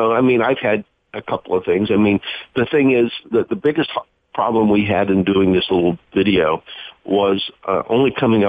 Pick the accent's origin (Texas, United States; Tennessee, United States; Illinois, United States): Texas, United States; Greenville; I mean, we both grew up in Greenville. There was that Sears down on Lee Street in Greenville, Texas.